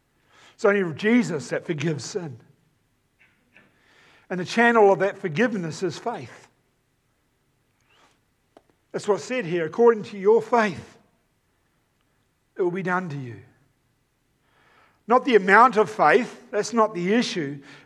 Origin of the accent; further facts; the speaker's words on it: New Zealand; Now, being a New Zealander, we study sheep.